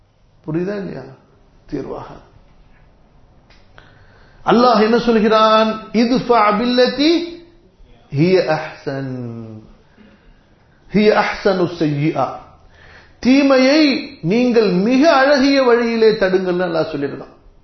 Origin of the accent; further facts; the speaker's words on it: Tamil Nadu, India; born there; ஏதோ அல்லாஹு தாலாவுடைய அருள்ல தமிழ்நாட்டில் பிறந்தோம், கொஞ்சம் தப்பிச்சுக்கிட்டு இருக்கிறோம்.